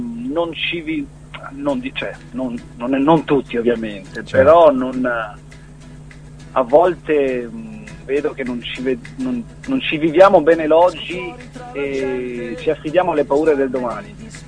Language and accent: Italian; Veneto, Italy; io sono un cantautore di 32 anni, vengo dalla provincia di Venezia.